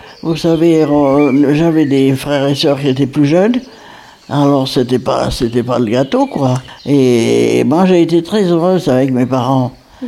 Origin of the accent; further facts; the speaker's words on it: Saint-Julien-le-Pèlerin, Nouvelle-Aquitaine, France; En Corrèze, à Saint-Julien-le-Pèlerin. Je suis née là-bas.